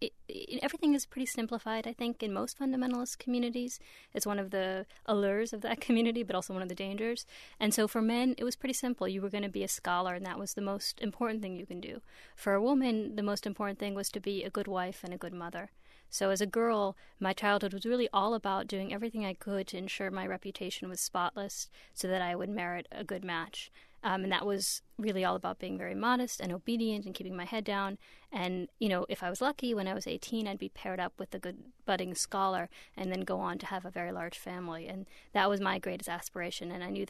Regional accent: Pittsburgh, Pennsylvania, United States; but I grew up in Pittsburgh, and so I was actually surrounded by a lot of more modern Orthodox folks

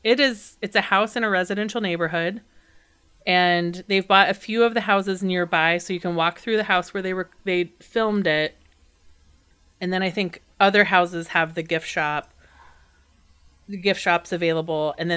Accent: Terre Haute, Indiana, United States; So Eugene V. Debs was a socialist presidential candidate from my hometown in Terre Haute, Indiana.

